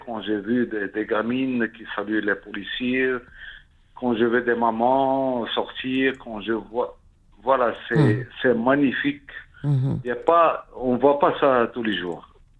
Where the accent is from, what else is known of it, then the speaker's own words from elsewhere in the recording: Tlemcen, Tlemcen Province, Algeria; Moi, je suis algérien. Je suis algérien, je suis de Tlemcen, exactement.